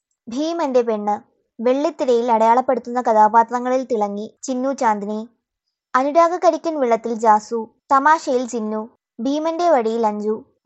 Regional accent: Tanzania; also born or lived in Thiruvananthapuram, India; ടാർസാനിയയിലാണ് ഞാൻ പഠിച്ചതും വളർന്നതും. തിരുവനന്തപുരമാണ് നാട്.

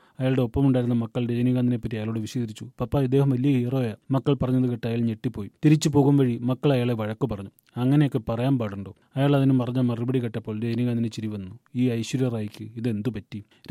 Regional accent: Kerala, India; ഞാൻ സിനിമാ നടനാണ്, കേരളത്തിൽ നിന്നാണ് വന്നത് എന്നൊക്കെ പറഞ്ഞപ്പോൾ

